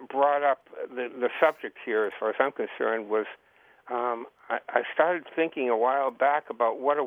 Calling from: Hartland, Vermont, United States; Hello, this is … I'm calling from Heartland, Vermont.

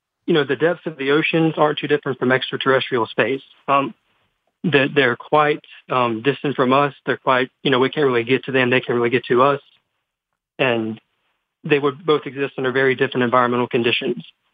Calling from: Hattiesburg, Mississippi, United States; Hey, I'm calling from Hattiesburg, Mississippi.

